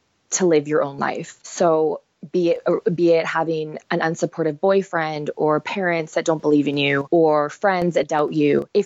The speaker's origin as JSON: {"language": "English", "town": "Burnaby", "region": "British Columbia", "country": "Canada", "tie": "born or raised there", "said": "I moved back to Burnaby, which was my hometown."}